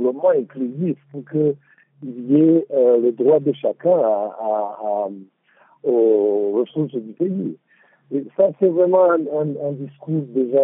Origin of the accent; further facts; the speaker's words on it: Rwanda; On est rwandais